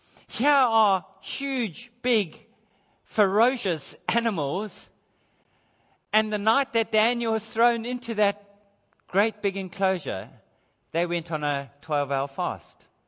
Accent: South Africa; And one of the problems in growing up in South Africa is sometimes when you look at a lion and it looks like a big pussycat

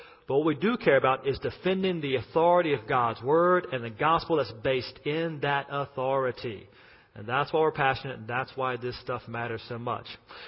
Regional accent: United States; And really, for my home country, the fact that's happening in America is astounding because we're probably the most Christianized nation ever.

